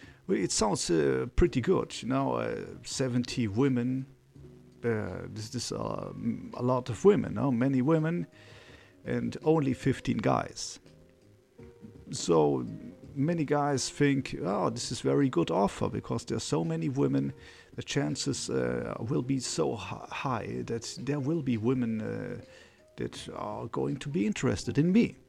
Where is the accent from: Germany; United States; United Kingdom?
Germany; English is a second language; English is not my main language. I'm originally from Germany, married with a Colombian wife since 2011